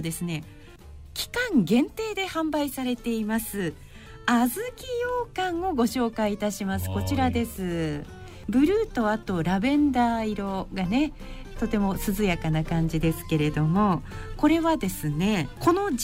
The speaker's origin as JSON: {"language": "Japanese", "region": "Honshu", "country": "Japan", "tie": "born or raised there", "said": "私はね本州で育っているので、"}